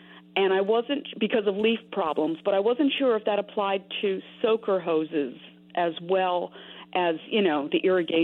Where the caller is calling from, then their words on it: Pennsauken, New Jersey, United States; I'm wonderful. I'm calling from Pensauken, New Jersey.